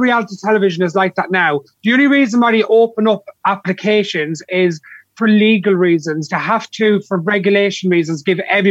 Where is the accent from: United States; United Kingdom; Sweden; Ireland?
Ireland; It's only because I'm Irish I've ended up getting a bit of work in Ireland, because we don't really have reality shows.